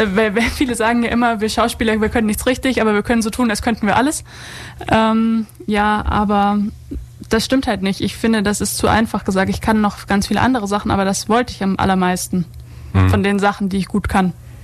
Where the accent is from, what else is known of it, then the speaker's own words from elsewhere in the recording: Thalfingen, Bavaria, Germany; also born or lived in Weißenhorn; Aufgewachsen bin ich in Thalfingen.